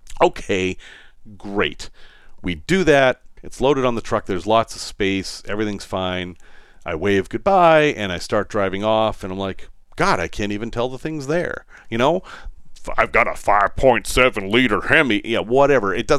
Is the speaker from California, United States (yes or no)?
no; Boston, Massachusetts, United States; accent: Boston; That's my Boston accent sneaking in. Yes, that is a thing I have.